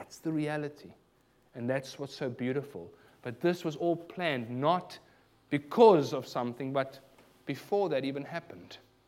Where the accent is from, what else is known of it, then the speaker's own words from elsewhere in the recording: South Africa; So the word reconciliation is a word that many people are familiar with, and being South African, it is a very big buzzword.